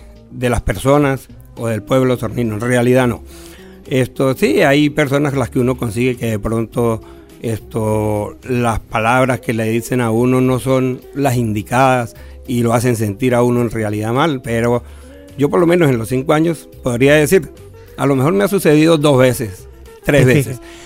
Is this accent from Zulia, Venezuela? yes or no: no; Táchira, Venezuela; Nosotros venimos de Táchira específicamente.